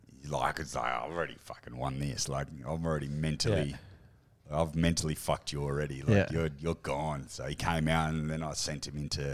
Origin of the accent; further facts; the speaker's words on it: Victoria, Australia; I'm from Victoria.